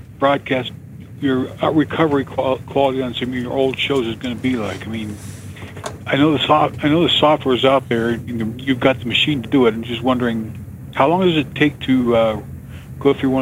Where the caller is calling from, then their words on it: Wyoming, United States; from Wyoming.